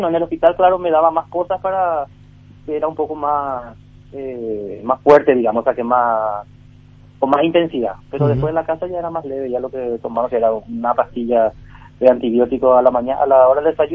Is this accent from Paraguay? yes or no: yes; Paraguay; now in Madrid, Spain; somos paraguayos. Hay varios que fallecieron porque nosotros acá en Madrid, que es la capital